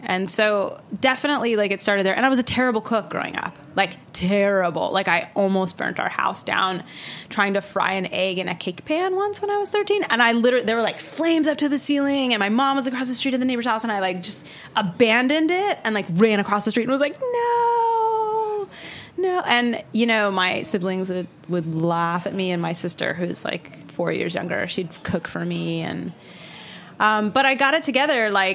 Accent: Hawaii, United States; where I lived, where I grew up in Hawaii, my parents were super into going to church.

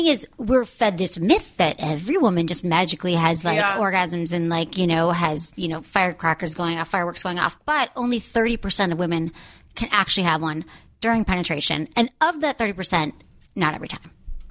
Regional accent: Michigan, United States; Because I'm from Michigan.

